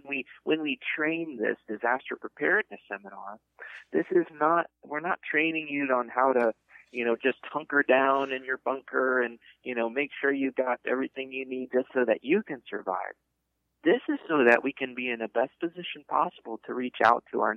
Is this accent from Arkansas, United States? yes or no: no; Ohio, United States; in where I grew up in Ohio, 33 inches of snow is just a dusting.